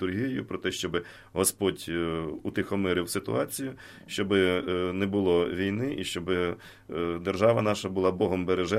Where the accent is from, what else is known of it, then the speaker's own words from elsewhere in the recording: Korets, Rivne Oblast, Ukraine; Земляки, кажу, я з Корця.